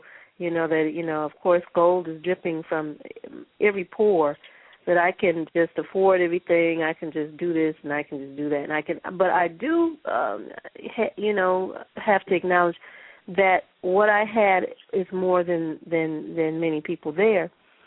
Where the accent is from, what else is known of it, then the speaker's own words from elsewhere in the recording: United States; because I come from the United States, I'm rich.